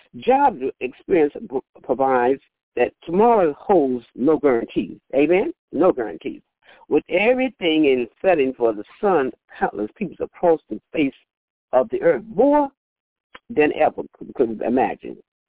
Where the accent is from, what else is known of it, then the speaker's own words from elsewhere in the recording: the South, United States; You know, I was raised in the South. My grandmother always made us go to bed when the weather was bad.